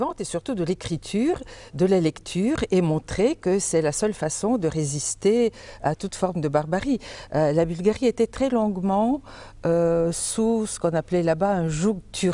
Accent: France; Donc, je suis une Française d'origine bulgare et citoyenne européenne

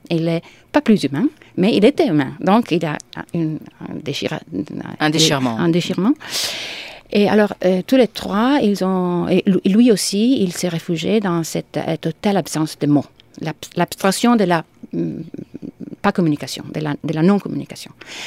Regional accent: Rome, Lazio, Italy; French is a second language; comme je suis née à Rome, et j'ai vécu à Rome les premières 25 années de ma vie, puis j'ai voyagé, je suis allée ailleurs, et puis je suis retournée il y a presque 10 ans.

